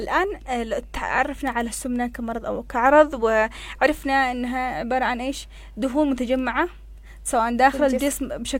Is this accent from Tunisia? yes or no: no; Yemen; احنا كشعب يمني